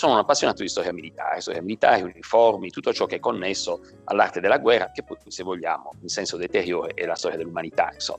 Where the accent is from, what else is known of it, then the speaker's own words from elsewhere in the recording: Cagliari, Sardinia, Italy; born there; io fondamentalmente ho 60 anni, vivo a Cagliari, sono nato a Cagliari